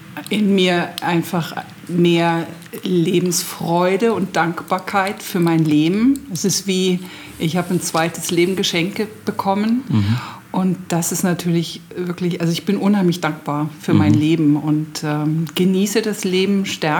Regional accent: Bonn, North Rhine-Westphalia, Germany; born there; also born or lived in Hesse / Northern Germany; now in Regensburg, Germany; Und ich bin geboren in Bonn, dann habe ich in Hessen gewohnt, dann habe ich in Norddeutschland gewohnt

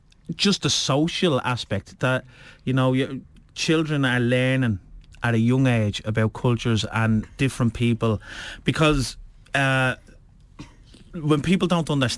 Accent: Ireland; Because, you know, us as Irish, our culture has spread throughout the world.

